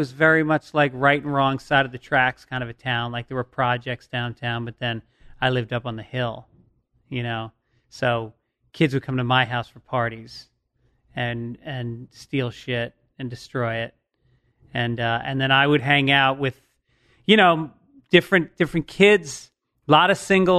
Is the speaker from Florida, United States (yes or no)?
no; Tarrytown, New York, United States; also born or lived in Bronx; Born in the Bronx, and then grew up mostly in Tarrytown, New York, which is about a half hour north of there. And it was a town. It's a factory town, GM, big GM plant.